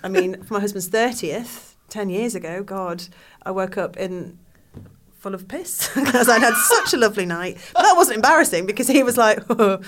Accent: United Kingdom; No, because I'm British.

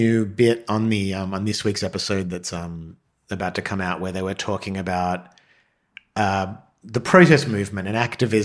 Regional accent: Australia; now in United States; as an Australian

